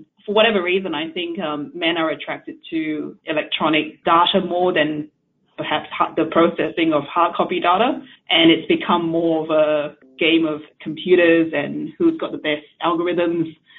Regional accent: Australia; also born or lived in Singapore; Okay, so I moved from Singapore, which is a busy Asian city, to a country town in rural Australia in late 80s.

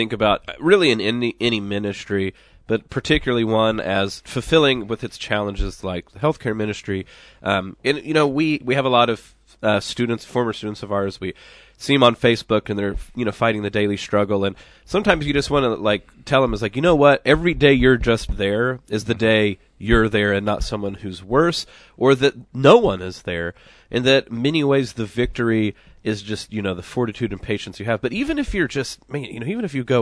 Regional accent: Oklahoma, United States; We're Irish and Oklahoman.

